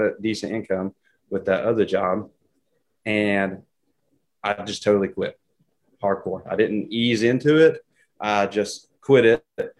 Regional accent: Morristown, Tennessee, United States; moved back to my hometown, which is Morristown, Tennessee. It's an hour east of Knoxville.

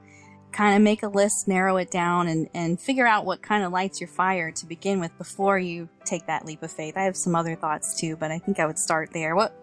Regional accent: Orlando, Florida, United States; I'm born and raised in Orlando, so it's a little bit different.

